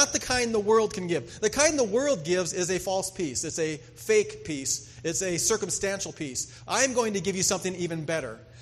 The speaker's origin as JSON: {"language": "English", "region": "North Dakota", "country": "United States", "tie": "born or raised there", "said": "Now, I grew up in North Dakota. North Dakota has a tendency to do the opposite of Montana, apparently."}